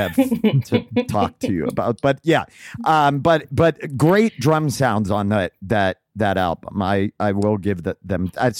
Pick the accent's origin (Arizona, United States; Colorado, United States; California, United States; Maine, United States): Maine, United States; and I grew up in Maine, so there really was no one wore sunscreen, you know.